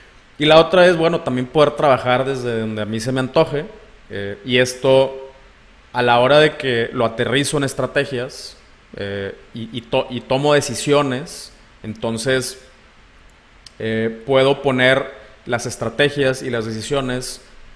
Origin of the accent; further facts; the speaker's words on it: Mexico; Por ejemplo, para los que somos de México, pedo significa 100 cosas y cambia de significado simplemente también dependiendo de la región en la que te encuentres